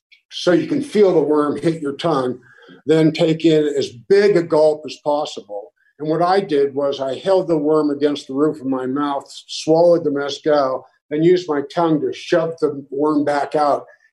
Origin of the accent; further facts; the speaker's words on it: Pittsburgh, Pennsylvania, United States; Pittsburgh.